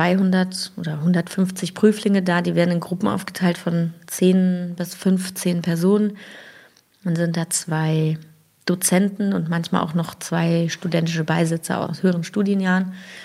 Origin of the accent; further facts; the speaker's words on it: Switzerland; also born or lived in Germany; Ich meine, ich komme ja nur aus der Schweiz.